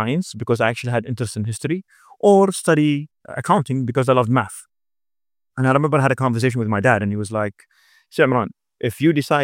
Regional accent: Dubai, United Arab Emirates; also born or lived in South Korea; I was born and raised in Dubai.

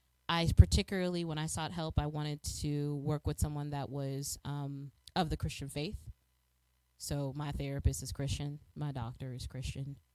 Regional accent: Chicago, Illinois, United States; I live in the United States of America. I am from Chicago. And granted, Southside Chicago is riddled with poverty

